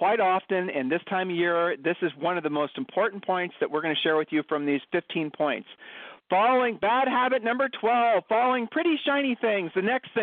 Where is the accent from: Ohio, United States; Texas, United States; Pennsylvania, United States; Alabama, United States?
Ohio, United States; Yeah, we're from Ohio too, so we get it.